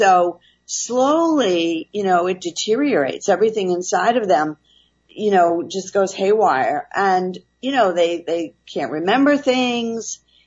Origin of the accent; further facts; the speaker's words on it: Massachusetts, United States; Well, I grew up in Massachusetts, and I was in the art field and the teaching field first.